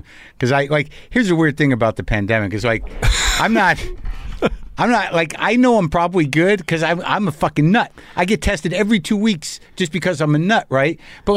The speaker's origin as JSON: {"language": "English", "town": "Albuquerque", "region": "New Mexico", "country": "United States", "tie": "born or raised there", "said": "I grew up in Albuquerque."}